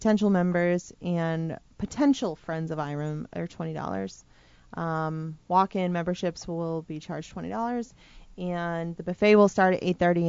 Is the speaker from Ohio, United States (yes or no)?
no; Cranston, Rhode Island, United States; I'm from Cranston.